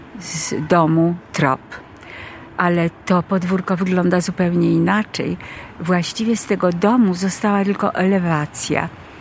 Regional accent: Warsaw, Masovian Voivodeship, Poland; Ja urodziłam się w Warszawie i właściwie do 1939 roku, do wybuchu wojny, moje całe dzieciństwo przebiegało w Warszawie.

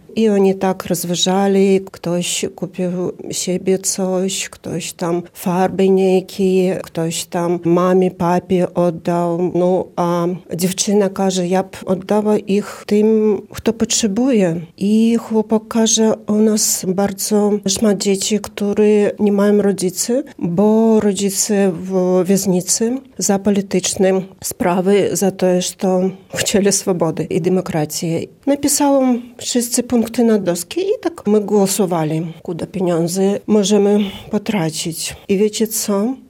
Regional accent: Brest, Brest Region, Belarus; now in Białystok, Poland; Przed wyjazdem miałam duży klub w centrum Brześcia, bo pochodzę z Brześcia

